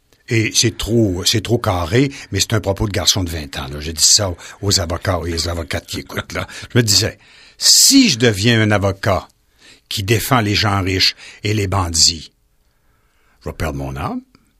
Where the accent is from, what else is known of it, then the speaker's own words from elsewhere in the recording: Chicoutimi, Quebec, Canada; Je le connaissais pas. Je suis de Chicoutimi, t'es de Jonquière, tu vas m'aider.